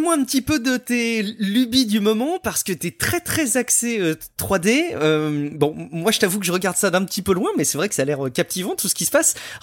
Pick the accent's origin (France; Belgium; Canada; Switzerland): France; Angoulême, Nouvelle-Aquitaine; je venais de Angoulême à La Rochelle là pour mes études en BX